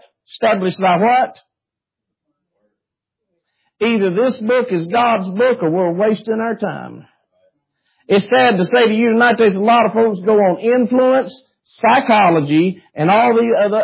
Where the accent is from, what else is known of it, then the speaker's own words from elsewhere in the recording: United States; Being an American, I would stay in the American embassy at the base till they come and got me.